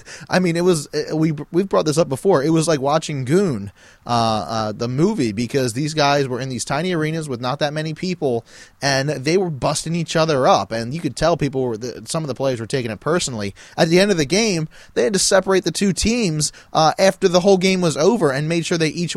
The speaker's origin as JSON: {"language": "English", "town": "Baltimore", "region": "Maryland", "country": "United States", "said": "I just went for the crab fries because I'm from Baltimore, so of course I'm going to judge these to the highest expertise, since that's what Baltimore is known for."}